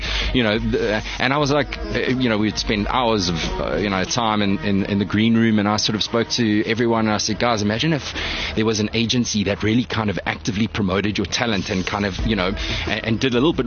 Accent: Durban, KwaZulu-Natal, South Africa; now in Johannesburg, South Africa; I born and bred in Durban. I moved up to Joburg

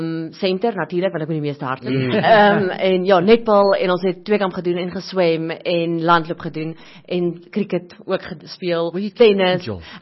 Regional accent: Christiana, North West, South Africa; Ek is glad nie van Pretoria nie, ek is van 'n klein dorpie, Christiana.

